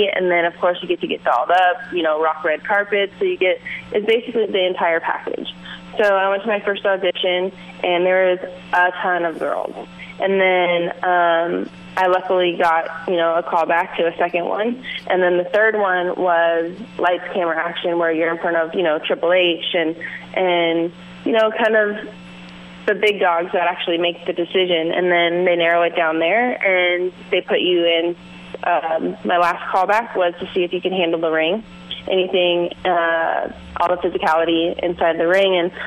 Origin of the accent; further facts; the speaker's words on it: California, United States; now in Los Angeles, United States; I'm from the West Coast. I am originally from the Bay Area, but I moved and finished college in Southern California. So after I graduated, got my bachelor's degree, I moved to Los Angeles.